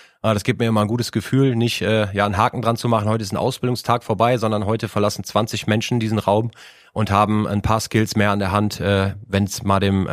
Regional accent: Grafschaft, Rhineland-Palatinate, Germany; Ich komme ja auch aus dem Bereich Ahrtal, also Grafschaft

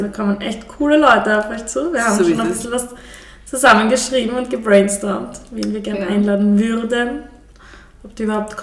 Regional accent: Graz, Styria, Austria; also born or lived in Fischbach; Aber ich bin aufgewachsen in Graz, das heißt, ich bin eine Mischung aus Dorf- und Stadtkind.

